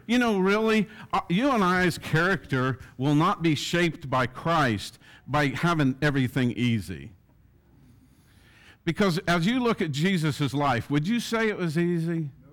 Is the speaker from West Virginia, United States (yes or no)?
yes; West Virginia, United States; Since I grew up in West Virginia, I love mountains, trees, fresh vegetation, green, color of the fall.